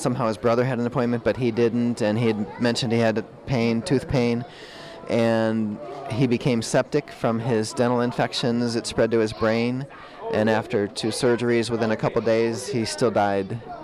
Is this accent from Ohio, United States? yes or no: yes; Twinsburg, Ohio, United States; I grew up in Twinsburg.